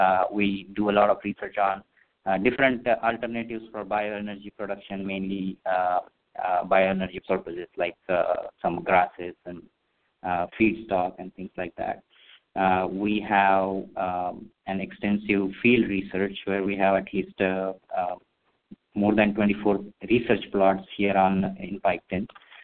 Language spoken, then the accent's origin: English; India; moved away as an adult; now in United States; I grew up in India, finished my undergraduate and master's degree in agricultural engineering back in India, and then came here for a PhD program at Ohio State.